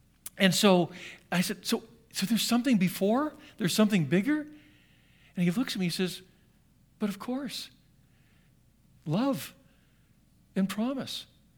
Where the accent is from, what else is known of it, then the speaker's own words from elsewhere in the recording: Johnstown, Pennsylvania, United States; born there; I was born in Johnstown, Pennsylvania.